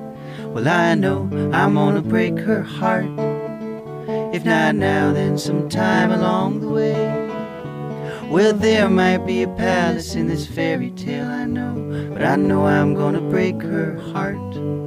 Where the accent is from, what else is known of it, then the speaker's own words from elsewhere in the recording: Peoria, Illinois, United States; I could also say that we grew up in Peoria, Illinois